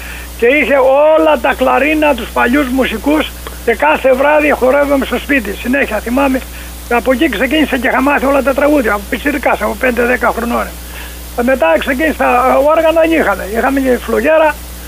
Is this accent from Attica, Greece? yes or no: no; Kefalinou, Peloponnese, Greece; Το χωριό μου λέγεται Κεφαλινού, που βγάζει ανθρώπους κεφάλι με νου, είναι κάτω στη Μεσσηνία. 20 χιλιόμετρα από την Καλαμάτα.